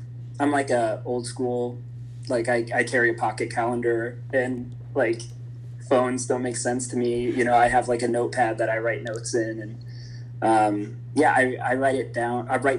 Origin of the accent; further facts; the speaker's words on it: Chicago, Illinois, United States; You know, like, also, like, as a Chicagoan, we are inherently sarcastic. Like, we breathe sarcasm.